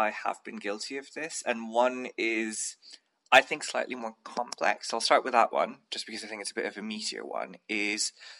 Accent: Bangladesh; but I grew up in Bangladesh where I didn't have a lot of access to many different comic books.

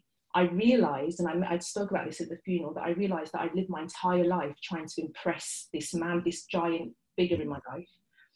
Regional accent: Birmingham, West Midlands, United Kingdom; as a Brummie growing up in the suburbs.

